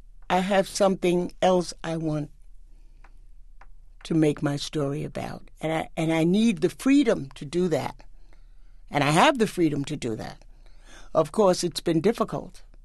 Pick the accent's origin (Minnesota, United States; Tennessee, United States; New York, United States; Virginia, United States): New York, United States; Harlem; My story was about growing up in Harlem and becoming an artist, getting married, having two children, and continuing my struggle to be an artist.